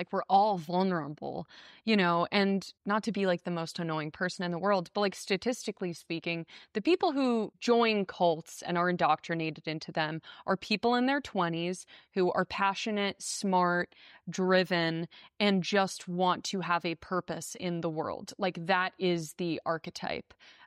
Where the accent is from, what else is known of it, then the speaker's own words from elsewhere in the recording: Fairfield County, Connecticut, United States; I'm from Fairfield County